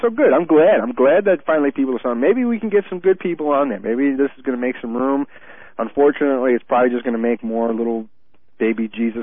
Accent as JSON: {"language": "English", "region": "New York", "country": "United States", "tie": "born or raised there", "said": "I grew up, you know, I grew up in New York, and there's WFAN, and that was where he was on."}